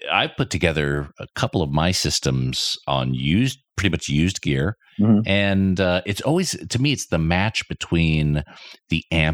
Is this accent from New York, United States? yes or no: no; California, United States; I'm from California originally.